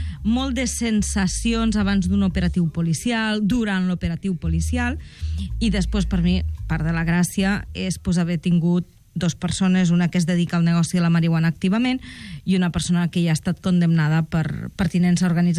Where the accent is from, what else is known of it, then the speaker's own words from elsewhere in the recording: L'Ametlla de Mar, Catalonia, Spain; i que era al meu poble, a l'Ametlla. Uh-huh. I el meu poble és, bueno, no cal que digui jo que és fantàstic